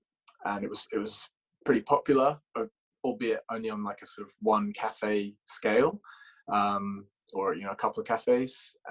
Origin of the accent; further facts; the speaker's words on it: Toowoomba, Queensland, Australia; moved away as an adult; now in United Kingdom; moved over to the UK just over 10 years ago, probably just a few weeks ago. I'm originally from a fairly small town in Queensland in Australia called Toowoomba. Moved over here when I was 18